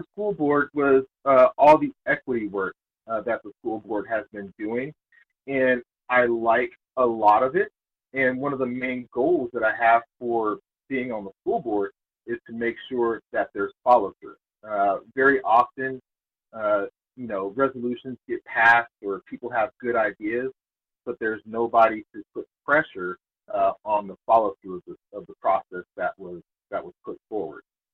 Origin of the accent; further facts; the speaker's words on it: Inglewood, California, United States; I grew up in Inglewood, California. I went to a school called Morningside High School.